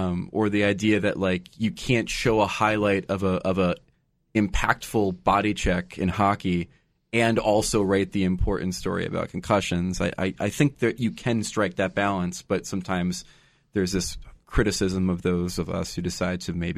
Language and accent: English; New Jersey, United States; when I grew up in Jersey and my dad would bring home the New York Daily News